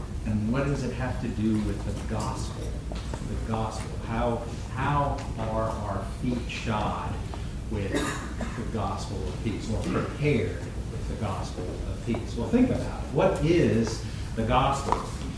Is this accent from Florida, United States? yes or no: yes; Destin, Florida, United States; I grew up down in Destin, and if you go to the beach